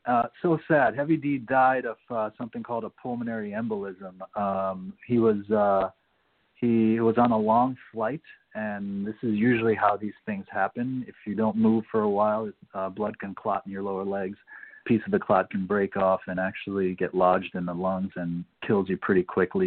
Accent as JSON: {"language": "English", "country": "Jamaica", "said": "of course, it's no secret that I'm from Jamaica."}